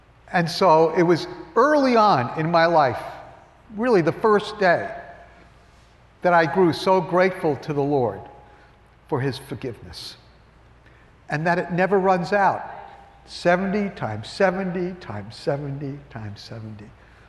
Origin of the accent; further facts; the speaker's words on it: Queens, New York, United States; also born or lived in Brooklyn; I was born in Brooklyn, the true Holy Land, in case you wanted to know. We escaped to the suburbs, to Queens. And I was bar mitzvahed in actually modern Orthodox synagogue.